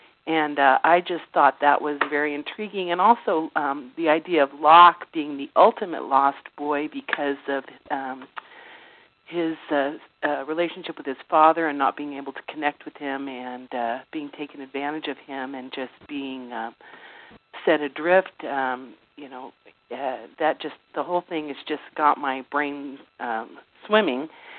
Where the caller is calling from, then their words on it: Soldotna, Alaska, United States; I'm calling from Soldotna, Alaska, where it is currently 18 degrees